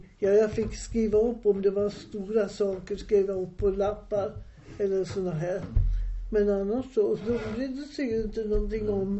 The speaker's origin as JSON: {"language": "Swedish", "town": "Enköping", "region": "Uppsala County", "country": "Sweden", "moved": "yes", "said": "jag kom ju hit 1930 ifrån Enköping. Och far var ju vid järnvägen."}